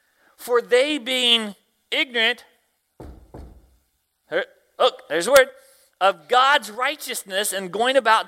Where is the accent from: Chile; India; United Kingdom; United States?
United States; the South; accent: Southern American; I speak American and Southern, okay? I live in Tennessee, so I have to change my accent when I get home just to get across the border.